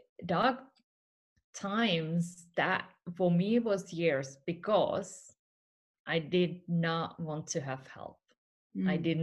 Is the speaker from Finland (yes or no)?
yes; Finland; also born or lived in United States / Australia / United Kingdom; now in Spain; I'm originally from Finland, currently living in Spain. I have traveled all around the world. I have lived in US, Australia, UK as well.